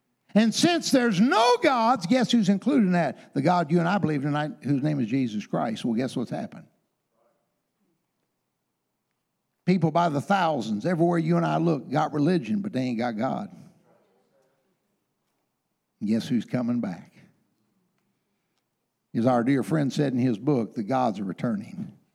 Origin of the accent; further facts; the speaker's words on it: Lansing, Michigan, United States; because I grew up around Lansing for a few years when I was a kid